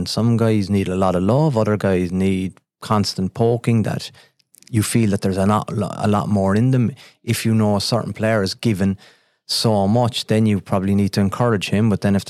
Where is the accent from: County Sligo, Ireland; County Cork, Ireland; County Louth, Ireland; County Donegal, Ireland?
County Cork, Ireland; Bishopstown; I think growing up in Bishopstown, it was the parish priest, the bank manager, and the Gardaí who were the pillars of society